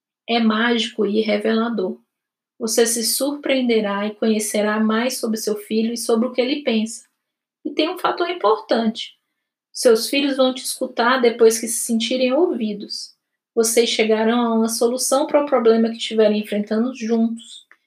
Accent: Dourados, Mato Grosso do Sul, Brazil; A minha infância livre, em Dourados, no Mato Grosso do Sul

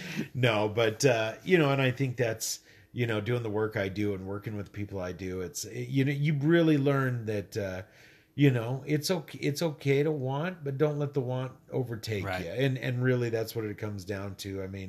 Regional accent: Northwest, United States; also born or lived in Missouri; Other than that, I know coffee. I'm from the Northwest.

